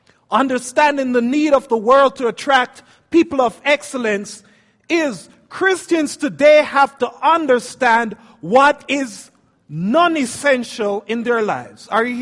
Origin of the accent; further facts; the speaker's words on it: Jamaica; now in Salt Lake City, United States; Now, I'm from Jamaica. I've never actually lived in snow before.